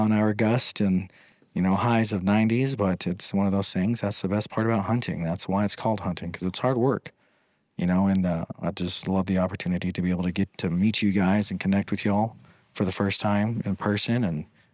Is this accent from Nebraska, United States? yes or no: yes; Plainview, Nebraska, United States; just west of my hometown of Plainview and Alton in the Sandhills